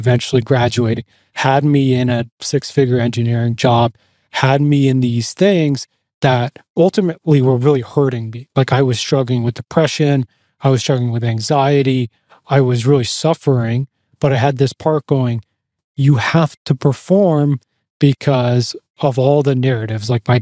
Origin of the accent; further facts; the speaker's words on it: Ottawa, Ontario, Canada; also born or lived in Boston / Western Canada; so I'm from Canada. My whole life up to literally 2 years ago, I lived somewhere where there was snow. You know, I'm from Ottawa.